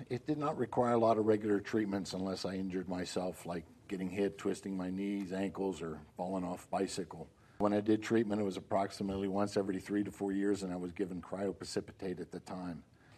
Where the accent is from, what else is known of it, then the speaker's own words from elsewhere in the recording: Pittsburgh, Pennsylvania, United States; I am 54 years old, and I grew up around the Pittsburgh area.